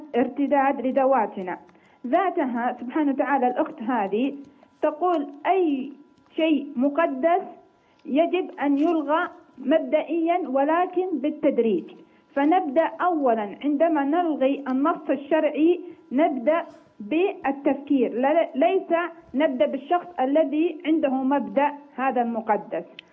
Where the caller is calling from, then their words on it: Riyadh, Riyadh Province, Saudi Arabia; سمعت أحد الأستاذات في الجامعة هنا عندنا بالرياض